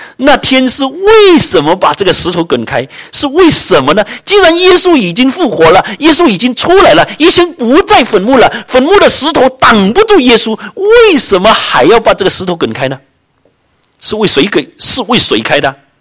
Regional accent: China; now in Canada; 只有我们中国人过清明节，

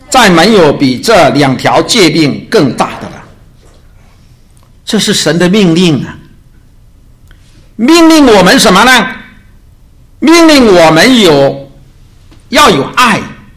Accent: China; 我们小时候在中国大陆是这样教育的。

